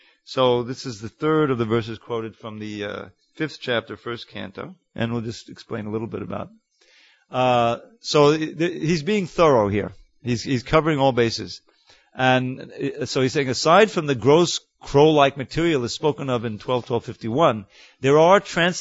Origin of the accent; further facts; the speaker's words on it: New York City, New York, United States; I grew up in New York City. I was going to the museums.